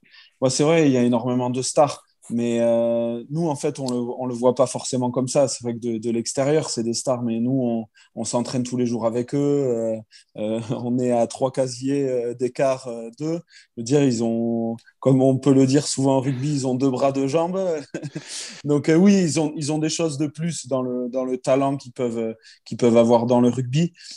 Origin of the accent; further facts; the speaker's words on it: Biarritz, Nouvelle-Aquitaine, France; born there; c'est ma ville. C'est vrai que je suis né à Biarritz aussi. Donc, j'ai quand même une grosse attache là-bas. J'ai encore ma famille qui est sur Biarritz.